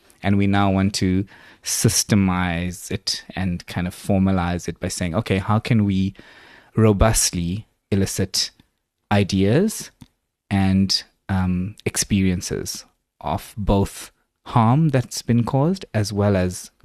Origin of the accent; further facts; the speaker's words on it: Durban, KwaZulu-Natal, South Africa; moved away as an adult; now in Cape Town, South Africa; So The first movie came out in the year that I moved from Durban to Cape Town to study at UCT